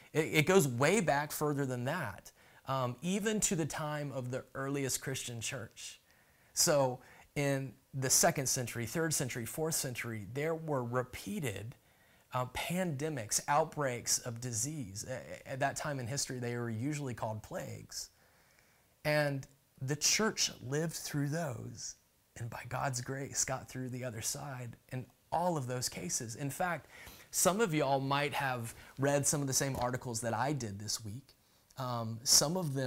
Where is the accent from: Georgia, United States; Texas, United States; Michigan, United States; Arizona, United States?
Georgia, United States; Augusta; it is a history of First Presbyterian Church of Augusta, Georgia, which is my hometown.